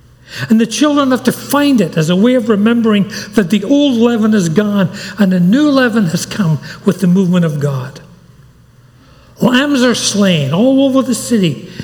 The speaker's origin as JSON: {"language": "English", "town": "Glasgow", "region": "Scotland", "country": "United Kingdom", "tie": "born or raised there", "said": "Harry and I were born and raised in Scotland. And I became a Christian when I was about 16 in a Baptist church in the city of Glasgow in Scotland, where I grew up."}